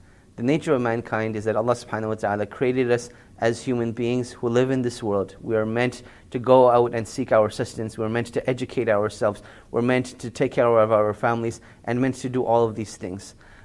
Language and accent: English; Montreal, Quebec, Canada; born there; I was born in Montreal, Canada. And growing up, you know, alhamdulillah, I had a passion for the religion. So eventually, I went overseas and learned Arabic at the Islamic University of Medina and further pursued a bachelor's in Sharia.